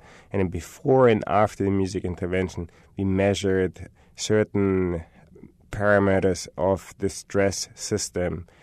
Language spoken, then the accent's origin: English; Germany; English is a second language; I'm from Germany.